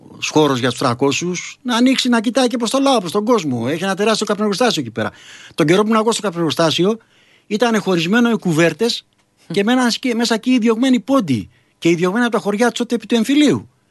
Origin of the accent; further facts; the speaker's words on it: Athens, Attica, Greece; είμαι από τον Κολονό, τη γενέτρια του Σοφοκλή.